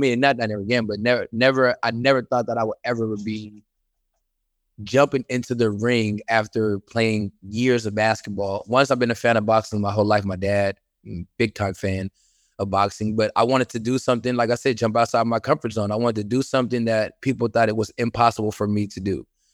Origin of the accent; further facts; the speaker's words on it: Seattle, Washington, United States; I mean, I would say my whole hood that I grew up, you know, I grew up in Seattle, Washington.